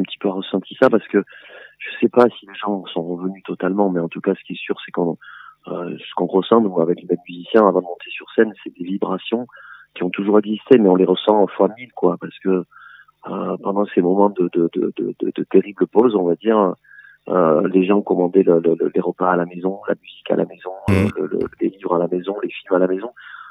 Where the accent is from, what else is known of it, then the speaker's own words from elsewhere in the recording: Verdun-les-Bains, France; c'est des jours qui m'ont fondé quand j'étais ado, à Verdun-les-Bains dans mon village.